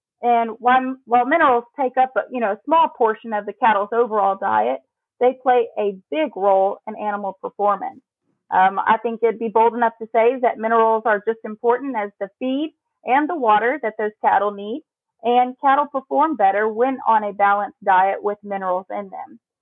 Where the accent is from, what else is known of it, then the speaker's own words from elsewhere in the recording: Holland, Texas, United States; I am a native Central Texan. And I grew up in Central Texas outside of Holland and was heavily active in 4-H and showing beef breeding heifers and market steers.